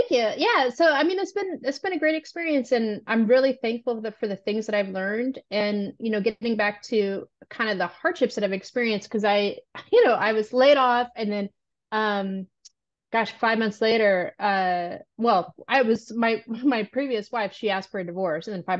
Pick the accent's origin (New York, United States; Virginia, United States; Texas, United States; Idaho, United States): Idaho, United States; Boise; also born or lived in Montana; So when I was growing up in Boise, Idaho, I was born in Montana, the original Hannah Montana.